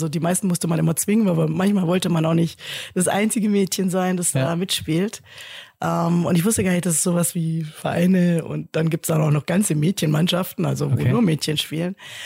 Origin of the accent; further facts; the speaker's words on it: Sindelfingen, Baden-Württemberg, Germany; Genau, aufgewachsen in Sindelfingen, Kindergarten in Sindelfingen.